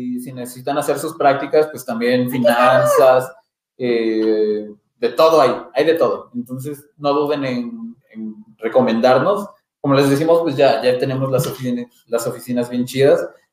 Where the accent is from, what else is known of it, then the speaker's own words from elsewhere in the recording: Puebla, Mexico; Yo como soy de Puebla, realmente en las mañanas no siento tanto frío.